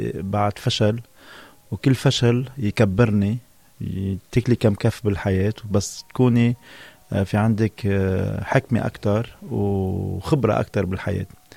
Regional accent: Tripoli, North Governorate, Lebanon; also born or lived in Liberia; ابن طرابلس خلقان بليبيريا، جيت على طرابلس عمري 3-4 سنين، وطبعا من مواليد 75، يعني قضيت حرب أهلية مثل كتير اللبنانيين.

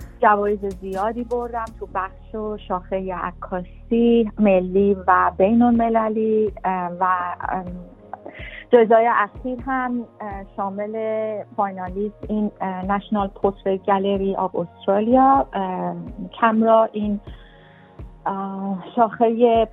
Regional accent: Iran; من به خاطر اینی که یک زن هستم که توی ایران، یک کشور میدلیستی، به دنیا آمدم و بزرگ شدم

